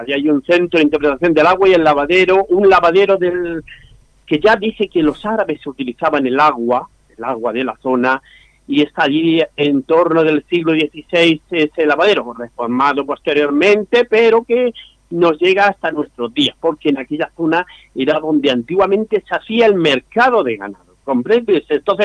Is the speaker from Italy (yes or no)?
no; Andalusia, Spain; yo soy almeriense 100%, nacido aquí en esta tierra, y a mí me encanta mi tierra, me encanta Vera, me encanta toda Almería.